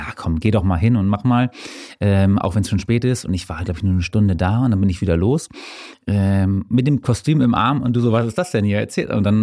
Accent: Hamburg, Germany; als Hamburger, die wir uns jetzt hier nur in der Stadt befinden

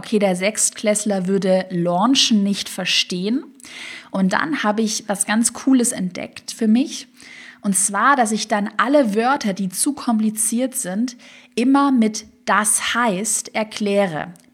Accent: Baden-Württemberg, Germany; ich komme ja aus dem Schwabenland

